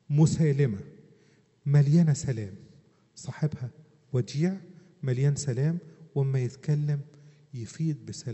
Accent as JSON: {"language": "Arabic", "country": "Egypt", "said": "قال لو أنا مع أستاذ عبد الشكور اللي عندنا في مصر"}